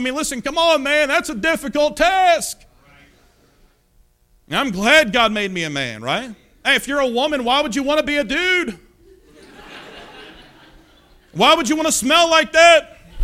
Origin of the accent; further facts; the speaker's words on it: Kentucky, United States; Hey, y'all, I got stuff on you. I'm from Kentucky. It's about as bad as you can get, man.